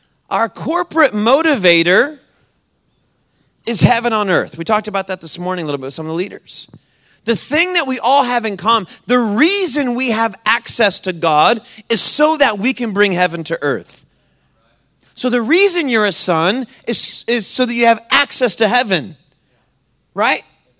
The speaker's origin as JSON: {"language": "English", "region": "the South", "country": "United States", "tie": "born or raised there", "said": "And I grew up in the South, and, you know, we talk back in church"}